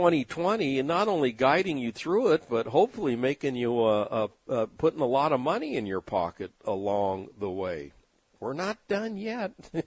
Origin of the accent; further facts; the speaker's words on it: San Diego, California, United States; I remember growing up in San Diego, we had 1 year we had the Final Four.